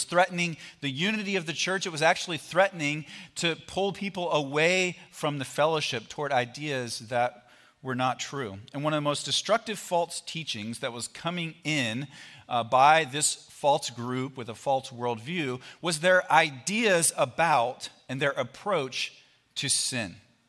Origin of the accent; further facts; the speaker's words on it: East Coast, United States; I grew up on the East Coast. We had these things called basements. I know you don't have as many of those out here.